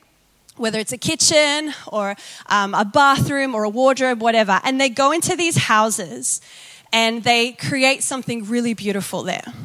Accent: Sydney, New South Wales, Australia; And growing up in Sydney, we actually never, ever experienced something like that.

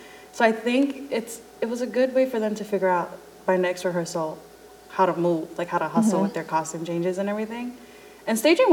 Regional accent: Waipahu, Hawaii, United States; I'm from Waipahu, Oahu.

